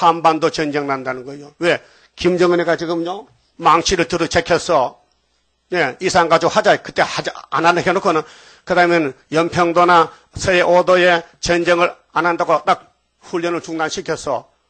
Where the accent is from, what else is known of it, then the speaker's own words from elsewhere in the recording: Dain, North Gyeongsang, South Korea; 우리 고향 사람이 그 사람이 우리 다인면이 같이 살아요. 저보다 학교 5년 선배야.